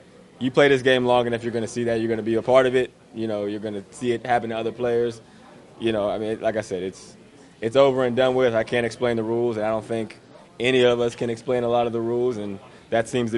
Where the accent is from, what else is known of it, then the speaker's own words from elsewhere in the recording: Pennsylvania, United States; You know, I'm from Western Pennsylvania. A major portion of my family are Pittsburgh Steelers fans.